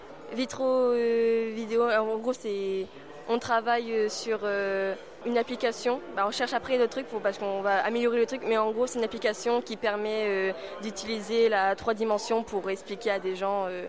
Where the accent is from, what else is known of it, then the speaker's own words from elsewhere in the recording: Avion, Hauts-de-France, France; Je viens d'Avion, plus précisément je fais mes études à Lens.